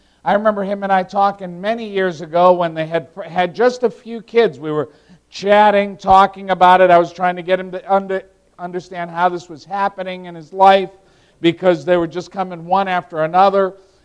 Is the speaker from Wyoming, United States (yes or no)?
no; Massachusetts, United States; now in Vermont, United States; I grew up in Massachusetts, and I had known him from way back.